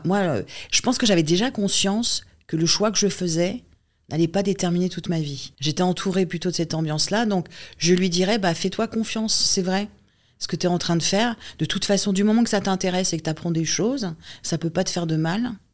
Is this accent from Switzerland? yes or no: no; France; moved away; Je suis une Française qui vit loin de son pays depuis 27 ans.